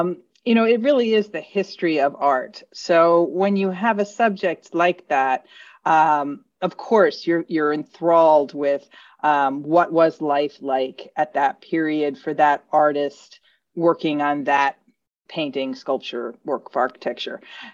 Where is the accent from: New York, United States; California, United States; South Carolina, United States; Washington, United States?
New York, United States; I'm from New York, was raised Roman Catholic.